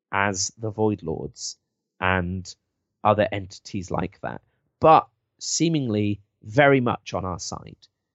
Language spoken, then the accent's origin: English; England, United Kingdom; accent: English; Because I'm English.